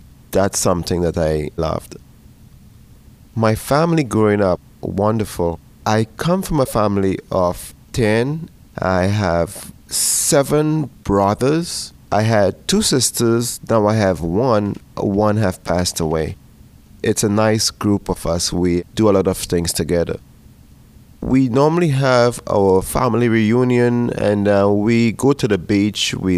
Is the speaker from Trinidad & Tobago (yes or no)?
yes; Trinidad & Tobago; Growing up in Trinidad, I belong to a youth group.